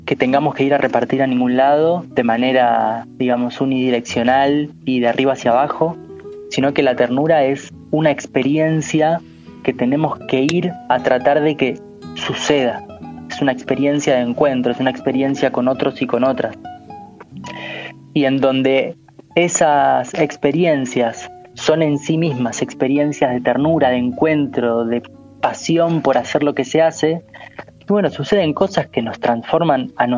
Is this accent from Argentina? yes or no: yes; Argentina